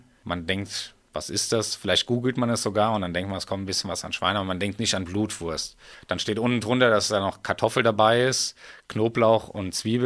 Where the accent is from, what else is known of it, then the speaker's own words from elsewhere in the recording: Ebernburg, Rhineland-Palatinate, Germany; also born or lived in Bad Kreuznach; Also ich komme aus Bad Kreuznach oder bin in Bad Kreuznach geboren und bin im schönen Ebernburg aufgewachsen.